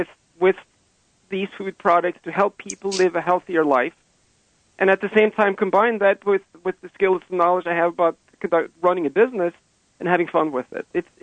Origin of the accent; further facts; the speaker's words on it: Norway; Now, from my background, growing up in Norway, when you're 19, you actually have to decide what you want to be.